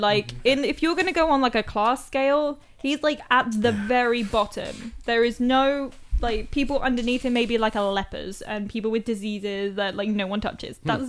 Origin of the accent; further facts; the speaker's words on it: United Kingdom; I have no idea, because I'm British.